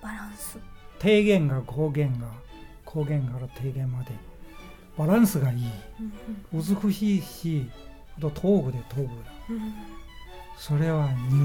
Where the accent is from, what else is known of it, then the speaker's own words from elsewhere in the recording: Beijing, China; Japanese is a second language; moved away as an adult; now in Japan; 私は北京で生まれて、子供頃ねバイオリン勉強始めて